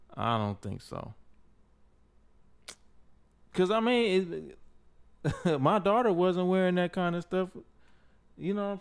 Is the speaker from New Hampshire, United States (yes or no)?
no; Flint, Michigan, United States; I'm from Flint.